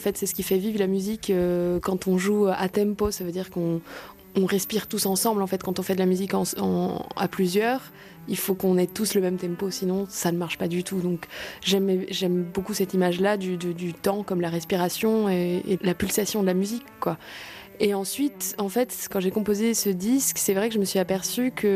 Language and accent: French; France; also born or lived in Argentina / Brazil; J'ai grandi en France, en Argentine, je chante en espagnol, en portugais, en français.